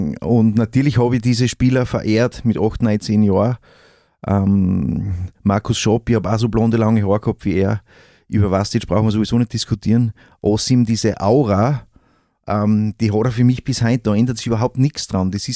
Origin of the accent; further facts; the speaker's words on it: Styria, Austria; ich bin ein Steirer. Zwar nur 300 Meter weg von der oberösterreichischen Grenze, aber das macht so einen riesengroßen Unterschied.